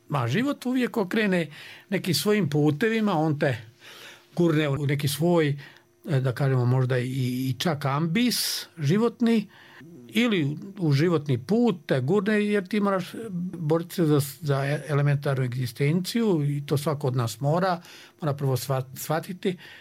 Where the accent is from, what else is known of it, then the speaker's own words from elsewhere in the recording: Usorci, Republika Srpska, Bosnia & Herzegovina; Odakle sam ja išao u školu, prvo sam išao u Usorce i još tu luku, a zatim Sanski most, pa i u Prijedor, uvijek vozom